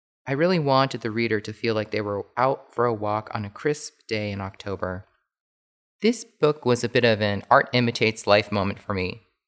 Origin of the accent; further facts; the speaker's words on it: New York, United States; also born or lived in West Coast; I grew up in the Lower Hudson Valley in New York State. I also lived on the West Coast for 10 years as an adult, and fall is when I would always get homesick.